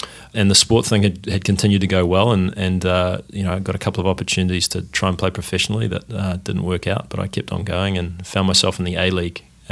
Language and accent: English; Wellington, New Zealand; moved away as an adult; But, I grew up in New Zealand.